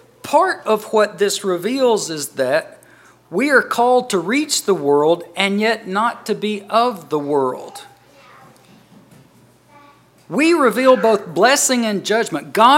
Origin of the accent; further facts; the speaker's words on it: Georgia, United States; I remember growing up in Georgia, I would be out cutting wood in the springtime or summer